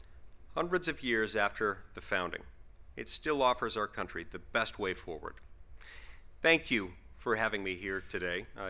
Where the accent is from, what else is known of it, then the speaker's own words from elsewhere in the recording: Utah, United States; Take my home state of Utah, for example.